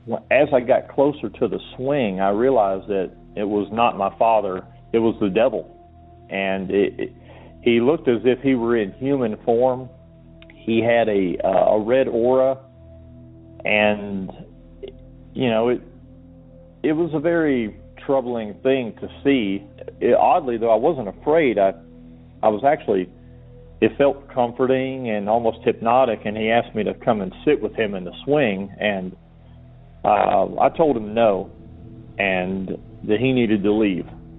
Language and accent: English; Georgia, United States; I'm from Georgia originally